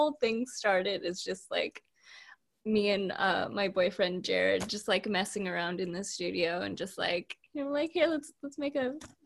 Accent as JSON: {"language": "English", "town": "Houston", "region": "Texas", "country": "United States", "tie": "born or raised there", "also_born_or_lived": "New York City", "lives_now": "Vermont, United States", "said": "No, actually Houston."}